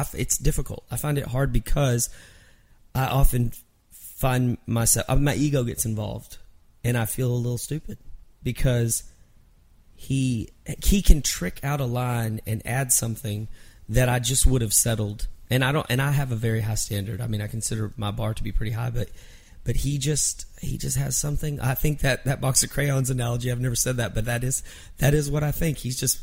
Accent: Mineral Wells, Texas, United States; I was in my hometown in Mineral Wells, Texas.

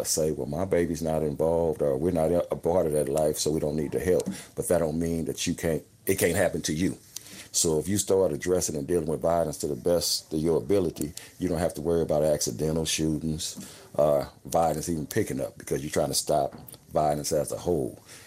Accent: Los Angeles, California, United States; it's not just because I'm from the Watts area

